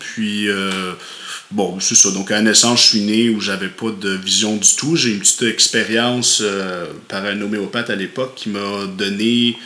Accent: Montreal, Quebec, Canada; born there; je suis né à Sainte-Justine, à Montréal. À l'époque, mes parents habitaient dans le coin de c'était un petit village dans les montagnes

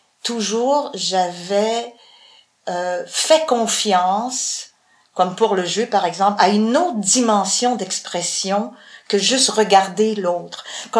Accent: Chicoutimi, Quebec, Canada; moi, je viens du Saguenay, de Chicoutimi. Je suis née à Chicoutimi. J'y ai vécu jusqu'à l'âge de 6 ans, 7 ans, 7 ans et demi, en fait, en deuxième année. En plus, après, j'ai déménagé à Chicoutimi-Nord

